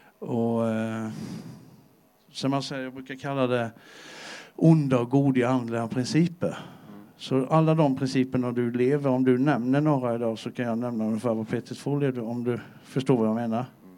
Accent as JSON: {"language": "Swedish", "town": "Sävsjö", "region": "Jönköping County", "country": "Sweden", "tie": "born or raised there", "also_born_or_lived": "Norrköping", "said": "Jag är uppvuxen i Sävsjö."}